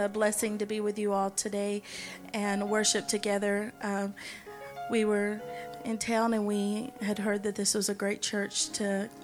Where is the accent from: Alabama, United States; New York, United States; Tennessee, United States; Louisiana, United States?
Alabama, United States; Florence; now in Taiwan; I'm originally from Alabama. Florence, Alabama is my hometown, and so Taiwan was a bit of a change 15 years ago.